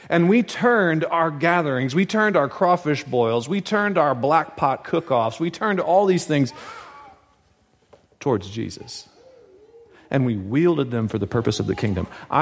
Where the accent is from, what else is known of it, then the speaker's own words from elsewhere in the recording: Louisiana, United States; I'm from North Louisiana. We have fish fries.